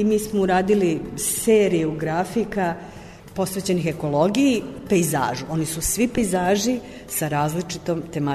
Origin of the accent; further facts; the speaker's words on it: Belgrade, Serbia; moved away; Ja sam otišla iz Beograda u Toronto, a sada sam Toronto donela u Beograd